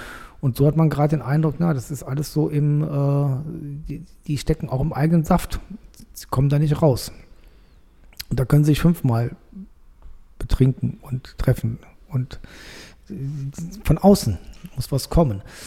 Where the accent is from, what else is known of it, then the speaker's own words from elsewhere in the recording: Cologne, North Rhine-Westphalia, Germany; ich als Kölner Katholik